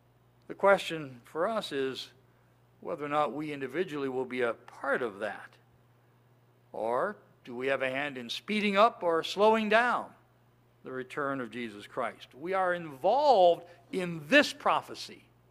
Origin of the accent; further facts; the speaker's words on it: Ohio, United States; My wife is from South Dakota. I'm from Ohio.